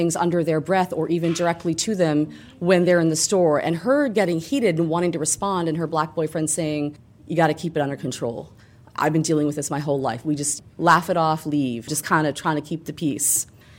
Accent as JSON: {"language": "English", "country": "Canada", "tie": "born or raised there", "said": "I grew up in Canada"}